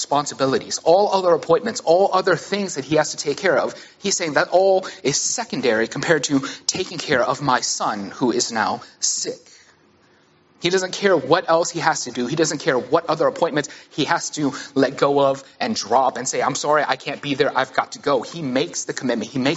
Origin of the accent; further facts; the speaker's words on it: Houston, Texas, United States; It'd be the same as me saying, like, well, I grew up in Alief, which is a small region in Houston, right?